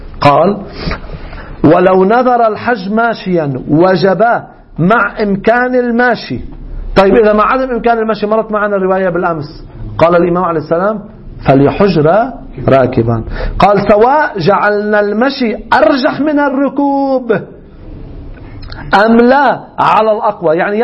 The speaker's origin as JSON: {"language": "Arabic", "country": "Lebanon", "said": "أنا الناذر، أنا لبناني، طارة أنظر من لبنان، طارة أنظر من إيران"}